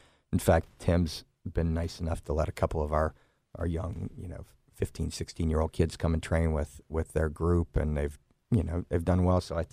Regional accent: Memphis, Tennessee, United States; So I was like, yeah, I'm from Memphis, Tennessee. Always super proud to be from here.

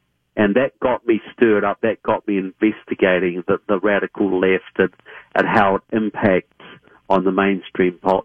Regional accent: Christchurch, Canterbury, New Zealand; accent: southern; I come from Christchurch, New Zealand, so I have a southern accent, right? I've been coming to the United States probably about 10 years.

